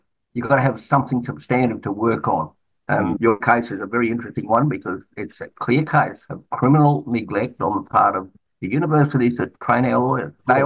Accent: Queensland, Australia; I was born in Queensland, and I spent the first 60 years of my life there

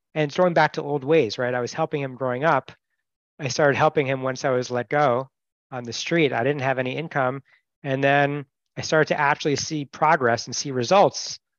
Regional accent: Westfield, New Jersey, United States; also born or lived in New York; Well, I grew up in Westfield, New Jersey. I was born in New York.

